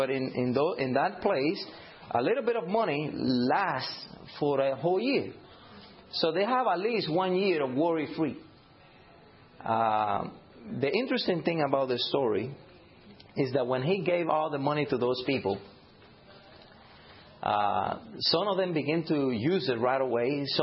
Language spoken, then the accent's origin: English; Cuba; In fact, I'm from Cuba.